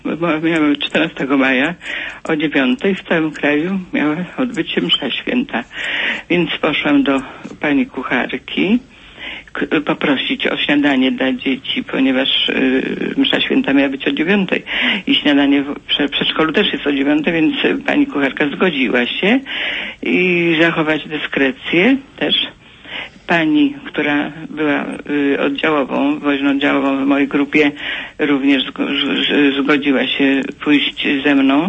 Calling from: Kościerzyna, Pomeranian Voivodeship, Poland; z Kościerzyny.

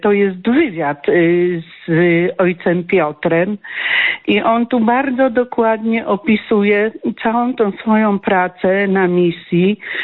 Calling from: Germany; Ja z Niemiec dzwonię. W sierpniu wyjeżdżałam do Niemiec

